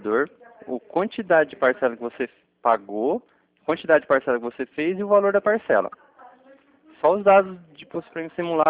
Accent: Cornélio Procópio, Paraná, Brazil; eu sou daqui da cidade de Cornélio Procópio, Paraná, né?

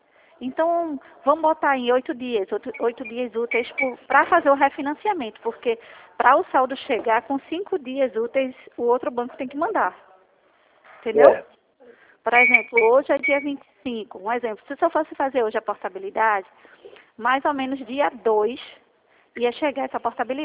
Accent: Pernambuco, Brazil; Eu sou de Pernambuco, só que a gente tem o Brasil todo, tá?

